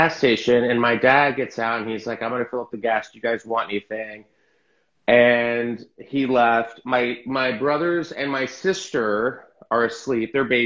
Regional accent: San Antonio, Texas, United States; also born or lived in Mississippi / Tennessee; So I was about 8 or 9. I grew up in Texas after Mississippi.

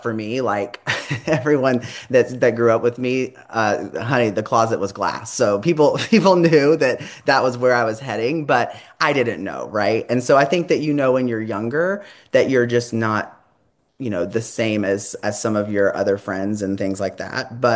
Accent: North Carolina, United States; So growing up, I grew up in the South, so near Charlotte, kind of in the more rural aspect of North Carolina.

